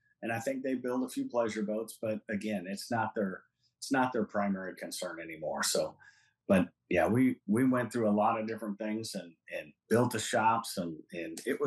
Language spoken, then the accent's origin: English; Midwest, United States; I'm a guy from the Midwest with Midwest upbringing